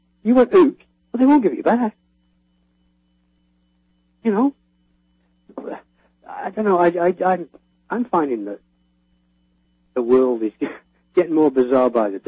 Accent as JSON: {"language": "English", "region": "England", "country": "United Kingdom", "said": "I mean, I'm English, as you know."}